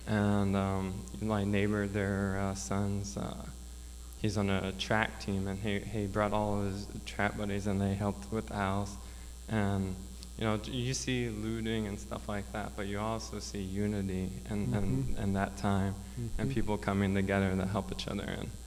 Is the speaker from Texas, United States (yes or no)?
yes; Houston, Texas, United States; this year, Hurricane Harvey hit my hometown, Houston. And all my family and friends are there, or a lot of my family and friends.